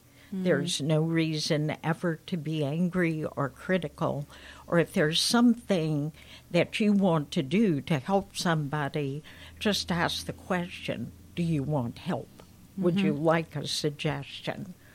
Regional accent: Kansas, United States; also born or lived in New York City; now in Atlanta, United States; No, I grew up in Kansas and then escaped, although I think it's the best place to grow up, to New York City.

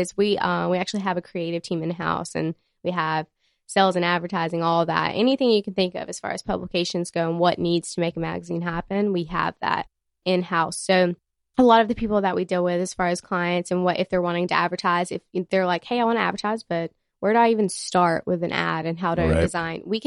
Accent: Chipley, Florida, United States; you know, I grew up in Chipley. It's not far away from Pensacola.

